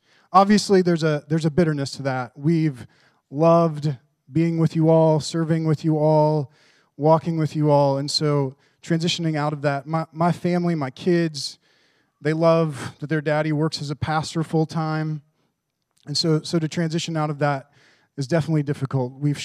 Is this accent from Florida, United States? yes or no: no; Plattsmouth, Nebraska, United States; now in Bellevue, United States; And that's sweet, in that we've lived in Bellevue for 15 years. I grew up down in Plattsmouth, Nebraska.